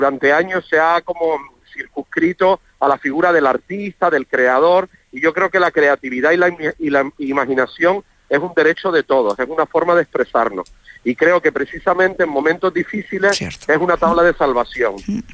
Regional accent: Las Palmas, Canary Islands, Spain; soy de Las Palmas, soy canario, y Antonia San Juan también

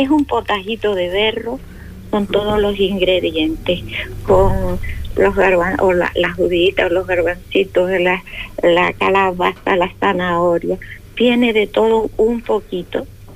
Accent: Fuerteventura, Canary Islands, Spain; y hablo de muchas historias de Fuerteventura. Y por encima de todo, de mi gran amor a mi tierra. Fuerteventura.

